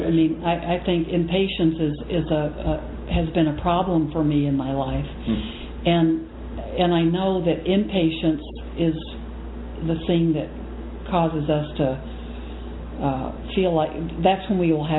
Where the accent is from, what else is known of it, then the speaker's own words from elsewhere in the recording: Texas, United States; now in Wisconsin, United States; I'm from Texas, and I ended up living